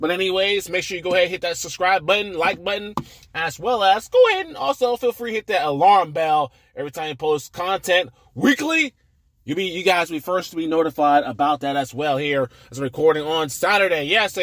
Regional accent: Atlanta, Georgia, United States; In Daytona, Talladega, and now you throw in my hometown track, Atlanta, where you see this type.

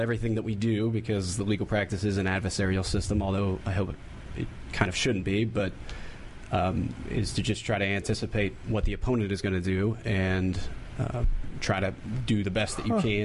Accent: Pittsburgh, Pennsylvania, United States; Pittsburgh, Pennsylvania.

